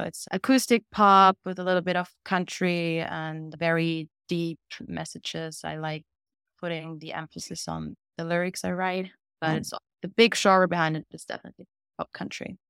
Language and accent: English; Vienna, Austria; now in Los Angeles, United States; I'm originally from Austria, Vienna, and I'm living in Los Angeles at the moment.